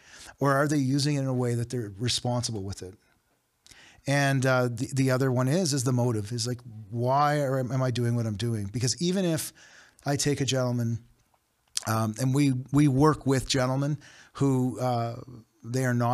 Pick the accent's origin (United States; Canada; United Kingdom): Canada; Halifax, Nova Scotia; I'm a maritimer by heart. I was born and raised in Halifax.